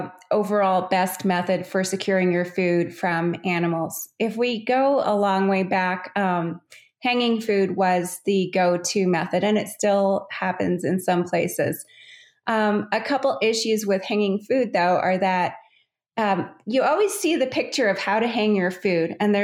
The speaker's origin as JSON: {"language": "English", "town": "Calgary", "region": "Alberta", "country": "Canada", "tie": "born or raised there", "said": "I grew up in Calgary, which is just at the base of the Rocky Mountains in Canada."}